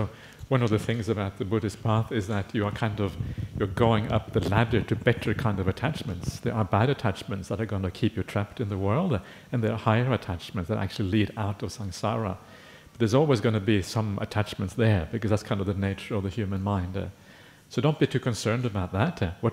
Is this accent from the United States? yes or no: no; Norway; born there; English is a second language; I was born in Norway. That's where my accent is from.